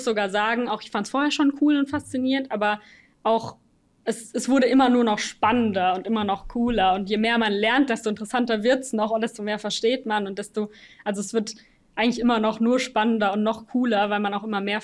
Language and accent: German; Mainz, Rhineland-Palatinate, Germany; Aus Mainz. Dementsprechend aus der Nähe.